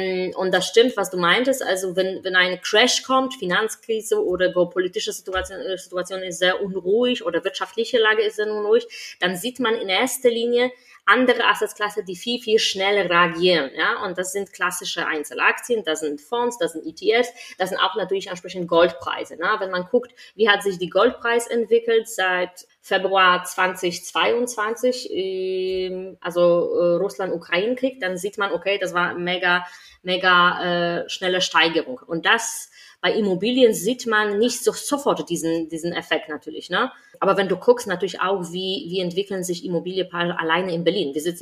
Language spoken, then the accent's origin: German; Poland; now in Germany; Ich komme ursprünglich aus Polen.